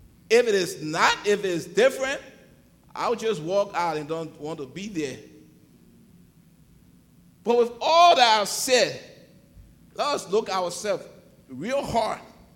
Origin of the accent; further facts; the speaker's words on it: Liberia; my church, I grew up in Liberia, right? It's a Baptist church.